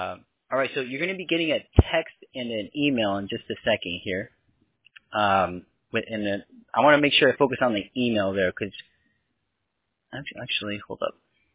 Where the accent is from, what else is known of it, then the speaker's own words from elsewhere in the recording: New York, United States; born there; also born or lived in California; now in Florida, United States; I was born in New York and it came out, but I was young with that during that time, so yeah.